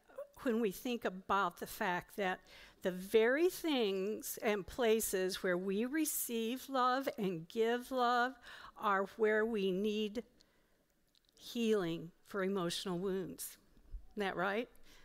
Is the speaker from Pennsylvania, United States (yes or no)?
no; Chicago, Illinois, United States; Another role that I have is that I'm a Chicagoan. I lived here for 50 years, and this city is amazing.